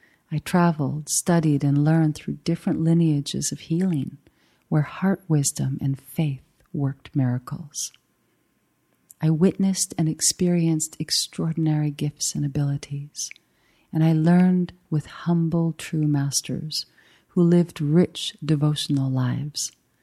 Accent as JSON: {"language": "English", "country": "Canada", "said": "I'm a Canadian by birth, but I've lived most of my life abroad."}